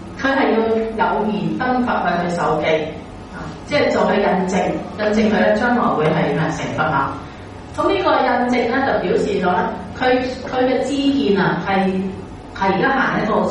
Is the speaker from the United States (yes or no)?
no; China; 咁我哋中國人咧，好多時好多咩好多老師教學生都係咁啊。